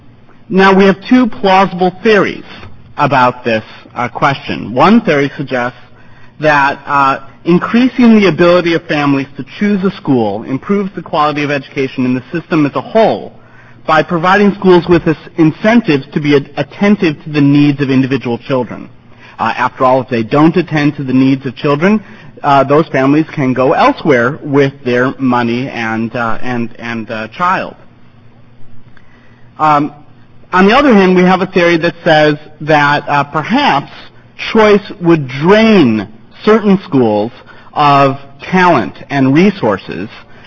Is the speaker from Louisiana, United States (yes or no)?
no; Florida, United States; I come from Broward County in Florida, where I'm proud to say my vote has been counted at least three times.